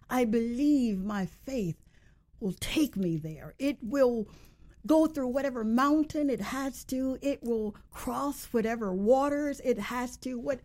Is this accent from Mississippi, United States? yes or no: yes; Mississippi, United States; You know I'm from Mississippi, right?